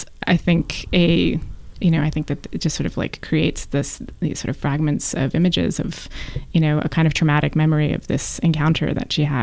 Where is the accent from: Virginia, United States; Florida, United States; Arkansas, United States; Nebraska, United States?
Florida, United States; it reminds me so much of home. I'm from Florida.